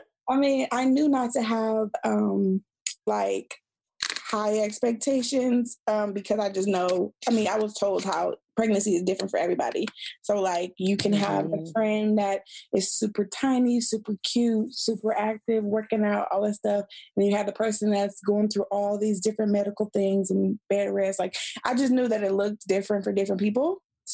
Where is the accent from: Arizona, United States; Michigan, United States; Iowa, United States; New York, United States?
Michigan, United States; Detroit; I'm from Detroit. You don't know what I've been through.